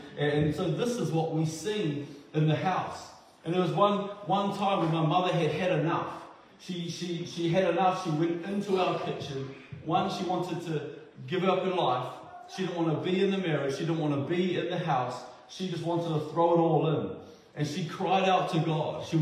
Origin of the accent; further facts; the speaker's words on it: Masterton, Wellington, New Zealand; I grew up here in Masterton at a little house, 60 Bannister Street. And I have five siblings.